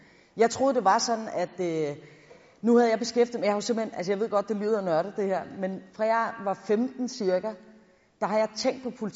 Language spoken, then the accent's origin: Danish; Korsør, Zealand, Denmark; jeg er vokset op i Korsør, og Korsør i 80'erne, er kendetegnet ved ekstrem høj arbejdsløshed.